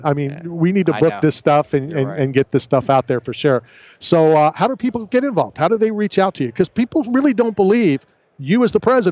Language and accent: English; Philadelphia, Pennsylvania, United States; as you know, we're both from Philadelphia.